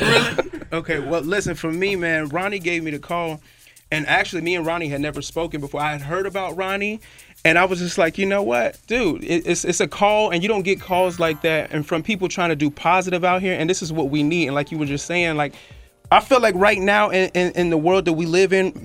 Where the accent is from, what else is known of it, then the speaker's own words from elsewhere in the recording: Israel; I'm from Israel. I'm Jewish.